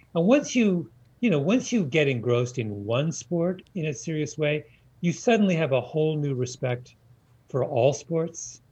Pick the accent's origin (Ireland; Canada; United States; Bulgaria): Canada; I'm Canadian, so I should be a Raptors fan